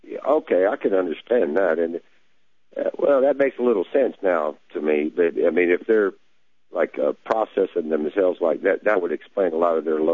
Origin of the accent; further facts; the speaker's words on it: Texas, United States; I'm an American, of course